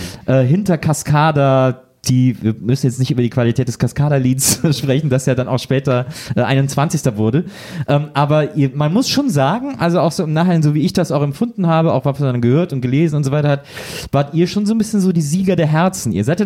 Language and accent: German; Cologne, North Rhine-Westphalia, Germany; Ich komme ja aus Köln.